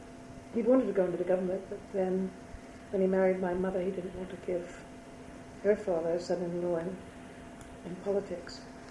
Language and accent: English; Philadelphia, Pennsylvania, United States; born there; I was born in Philadelphia for a very odd reason.